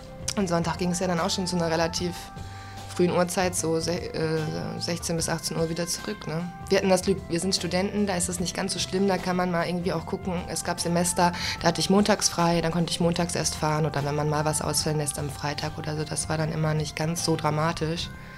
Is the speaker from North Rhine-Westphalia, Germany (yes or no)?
yes; Herford, North Rhine-Westphalia, Germany; now in Cologne, Germany; und ich komme nicht ursprünglich aus Köln. Meine Familie wohnt in Herford bei Bielefeld.